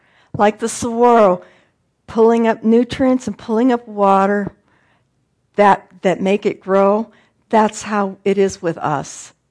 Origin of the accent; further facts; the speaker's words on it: Oregon, United States; I came from Oregon, where everything is green and lush and wonderful.